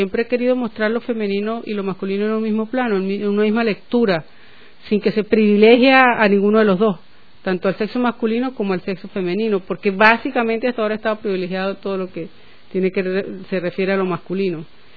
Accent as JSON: {"language": "Spanish", "town": "San Cristóbal", "region": "Táchira", "country": "Venezuela", "tie": "born there", "said": "Yo nací en San Cristóbal, Venezuela, que está muy cercana a la frontera colombiana. Hice estudios de arquitectura en la Universidad de los Andes de Bogotá y me gradué en el año 1976."}